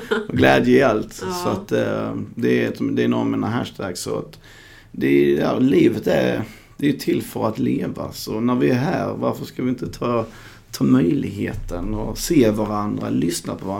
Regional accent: Skåne, Sweden; I Skansta, Hässleholm, jag är uppvuxen i Skåne då.

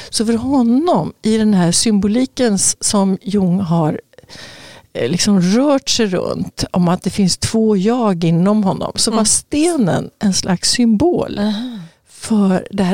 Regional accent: Örebro, Örebro County, Sweden; Jo, men i Örebro där jag växte upp då, så fanns det liksom vissa byggnader.

